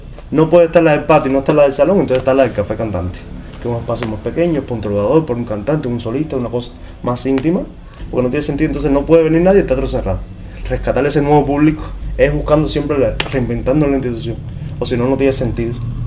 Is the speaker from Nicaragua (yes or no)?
no; Cuba; nos cuesta como cubanos saber cómo a veces estamos como la mente soñando lo que no tenemos realmente